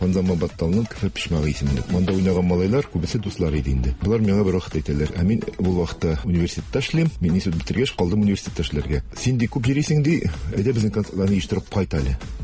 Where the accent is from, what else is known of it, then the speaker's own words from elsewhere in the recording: Kazan, Tatarstan, Russia; Мин үзем Казан җигите. Тудым, үстем Идел районында. Бер кая күчмәдем Идел районыдан.